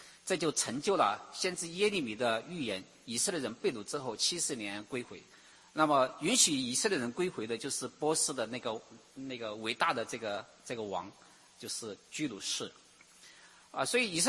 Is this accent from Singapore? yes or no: no; China; 就像我们中国人提起我们引以为豪的是什么比如说唐朝，对吧？